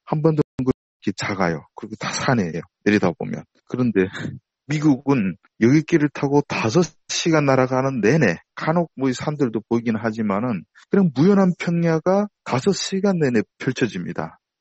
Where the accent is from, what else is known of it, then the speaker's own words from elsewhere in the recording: North Korea; now in United States; 저는 뭐 북에 있을 때 그 대공포 부대에 근무했는데